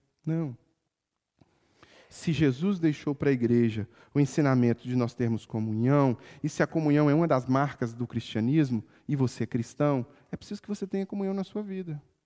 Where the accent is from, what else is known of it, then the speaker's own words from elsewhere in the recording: Minas Gerais, Brazil; E especialmente como mineiros, desconfiados que somos